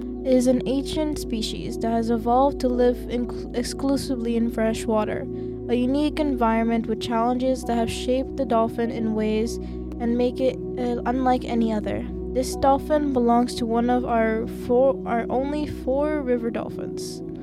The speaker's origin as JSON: {"language": "English", "country": "Pakistan", "said": "I'm taking us to the region of Pakistan. This is my home country"}